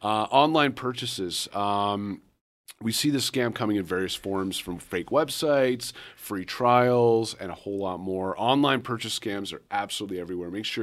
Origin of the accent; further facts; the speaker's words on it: Canada; now in United States; I'm from Canada originally, and I came here to the United States.